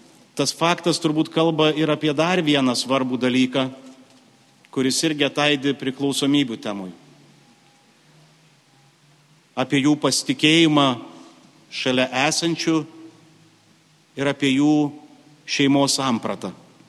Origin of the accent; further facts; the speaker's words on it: Dzūkija, Lithuania; Esu kilęs iš Dzūkijos ir visą jaunystę džiaugiausi, kad niekada nebuvau paklydęs miške